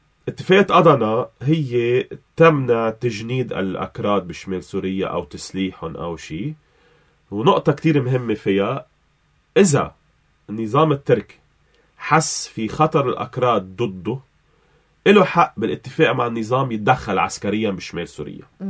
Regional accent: Lebanon; يعني عندنا بلبنان هلا التربية بأسوأ حالاتها

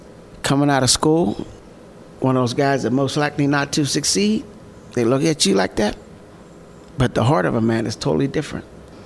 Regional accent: Rankin, Pennsylvania, United States; Born and raised in Rankin. I grew up in Hawkins Village in the projects, and it was like a big family.

